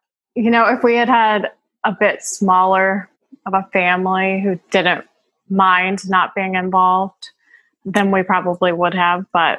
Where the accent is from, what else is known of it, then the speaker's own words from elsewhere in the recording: St. Francisville, Louisiana, United States; I was born and raised in Louisiana, in St. Francisville. And then I went to school in Baton Rouge at St. Joseph Academy.